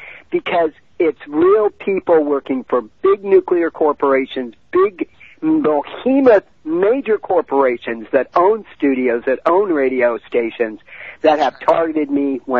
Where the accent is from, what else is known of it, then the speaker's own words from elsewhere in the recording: Mount Shasta, California, United States; born there; Well, I'm Irish and I'm French, and I was born on a homestead right outside Mount Shasta.